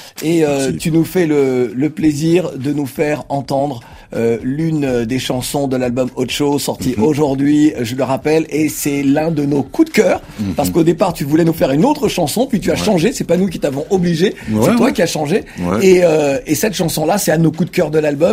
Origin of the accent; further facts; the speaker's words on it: Bondy, Île-de-France, France; ça m'a fait mal au cœur lorsque j'ai vu que ma cité de Bondy avait été rasée.